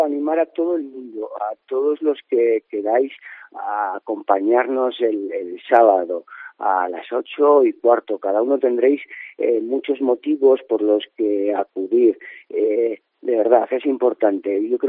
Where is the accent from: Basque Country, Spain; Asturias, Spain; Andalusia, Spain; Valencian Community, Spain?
Basque Country, Spain; Bilbao; Yo soy de Bilbao, llegué aquí, me enamoré de esto y he luchado muchísimo para montar una familia aquí.